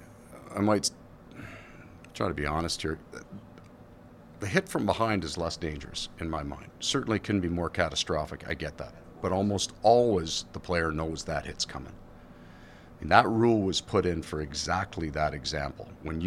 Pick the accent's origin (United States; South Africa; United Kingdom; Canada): Canada; I grew up in Canada. It's a little bit of a version of Sault Ste. Marie. My wife's from Windsor.